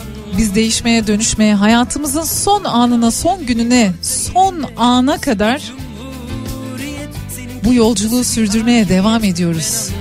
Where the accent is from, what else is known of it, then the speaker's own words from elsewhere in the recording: Ankara, Turkey; Dedim babam Adanalı, ben Ankara'da doğdum büyüdüm.